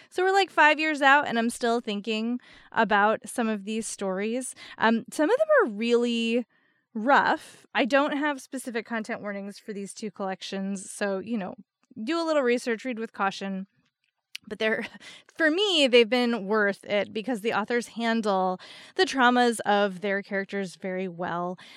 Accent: New Jersey, United States; an urban legend in New Jersey, which I grew up in New Jersey, so this story is near and dear to my heart

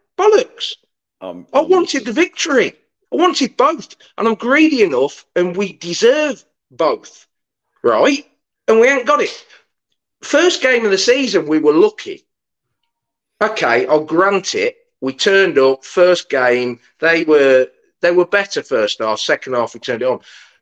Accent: Burbage, East Midlands, United Kingdom; now in Hinckley, United Kingdom; Yeah, well, I'm from Burbage. I live in Hinckley now.

